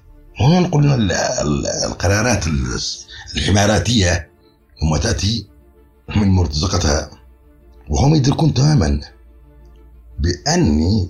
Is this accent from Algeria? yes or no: no; Yemen; عندنا في اليمن بالذات التركيبة القبلية لها دور كبير جدا